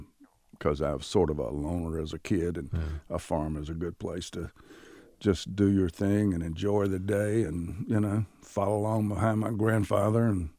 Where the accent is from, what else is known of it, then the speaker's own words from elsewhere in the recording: Durham, North Carolina, United States; Well, I grew up in Few Gardens